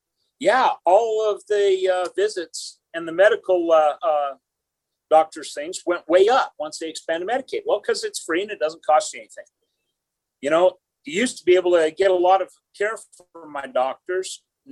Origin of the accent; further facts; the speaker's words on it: Evanston, Wyoming, United States; I'm from Uinta County, Evanston.